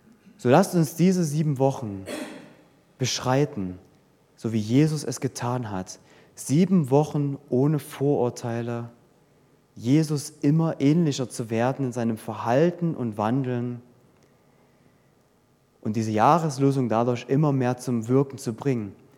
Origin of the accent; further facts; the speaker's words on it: East Germany, Germany; Ich komme aus dem Osten. Das merke ich immer noch.